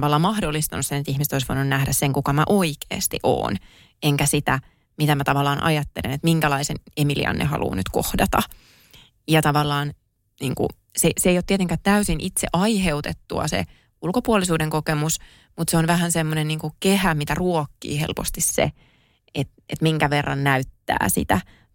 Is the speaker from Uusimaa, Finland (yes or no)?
no; Kouvola, Kymenlaakso, Finland; vitsailin, että mä oon Kouvolasta.